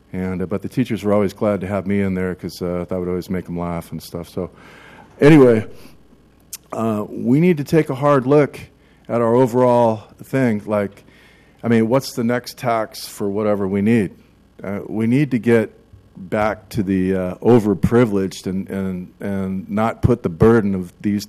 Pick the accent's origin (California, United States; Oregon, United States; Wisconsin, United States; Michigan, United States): Oregon, United States; I grew up here in Oregon.